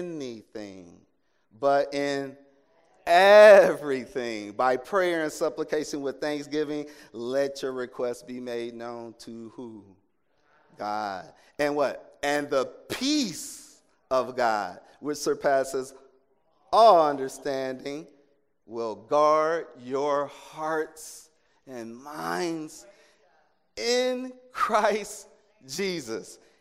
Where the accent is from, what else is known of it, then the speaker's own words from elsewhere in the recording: United States; I'm from America.